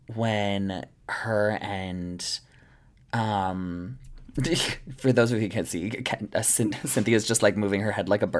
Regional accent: Canada; Keep in mind, we're Canadian, so we just have one platform.

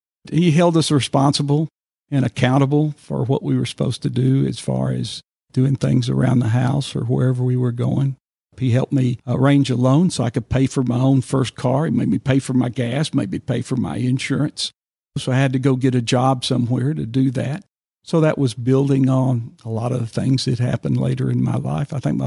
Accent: Arlington, United States; When I grew up in Arlington, there was, 20,000 people.

